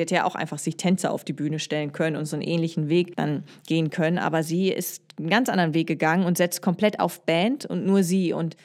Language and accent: German; Hamburg, Germany; Ja, genau. Das ist auch hier meine Heimat.